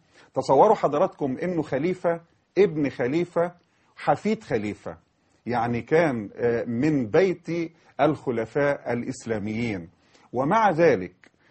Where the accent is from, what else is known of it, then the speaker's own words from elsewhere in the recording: Egypt; بالنسبة لنا إحنا كمصريين بالذات يا جماعة